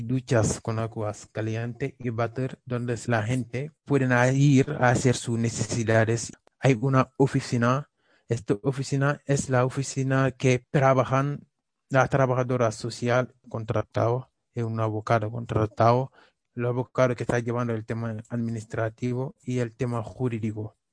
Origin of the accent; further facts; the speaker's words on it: Senegal; Spanish is a second language; now in Spain; Aunque vino de un continente pobre y soy de Senegal